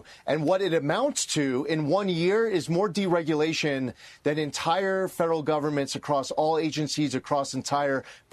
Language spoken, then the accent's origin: English; New York, United States; I'm a New Yorker, as you well know, Brian.